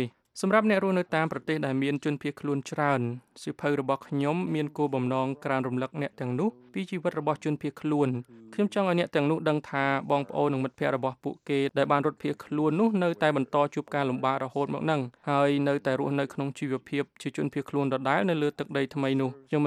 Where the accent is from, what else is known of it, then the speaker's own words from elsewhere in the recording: New York, United States; ខ្ញុំធំដឹងក្តីនៅទីក្រុង New York ហើយក្រោយពីបានរៀនចប់នៅមហាវិទ្យាល័យខ្ញុំបានក្លាយជាសកម្មជនសហគមន៍មួយនៅសង្កាត់ Bronx